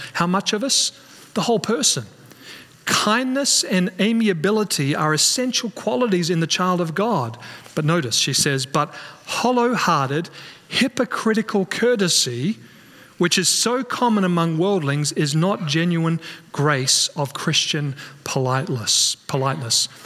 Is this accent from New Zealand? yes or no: no; Australia; Now, I'm from Australia, so we see this all the time